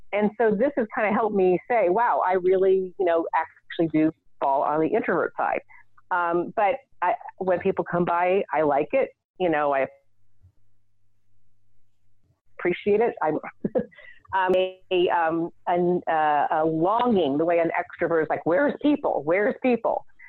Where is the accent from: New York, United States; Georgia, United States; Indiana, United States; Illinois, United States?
Indiana, United States; now in Boston, United States; So you're from the Midwest. I grew up in Indiana. Most people out here in Boston, where I live now, do not believe I test as an introvert.